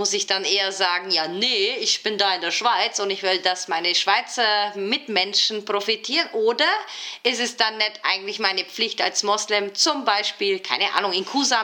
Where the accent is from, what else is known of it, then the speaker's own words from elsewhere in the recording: Turkey; now in Switzerland; ich bin Türkin, ich schaue immer gleich halt, wo in der Türkei könnte ich mein Geld dieses Jahr loswerden?